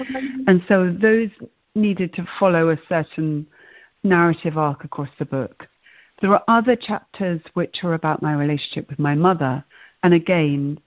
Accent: Oxford, South East England, United Kingdom; I grew up in Oxford

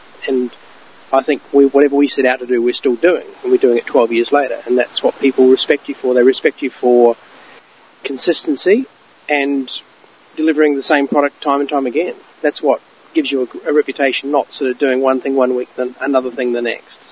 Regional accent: Christchurch, Canterbury, New Zealand; now in Brisbane, Australia; I'm from Christchurch in the South Island, New Zealand, but I've lived in Brisbane close to 30 years. I'm pretty much, it's home to me.

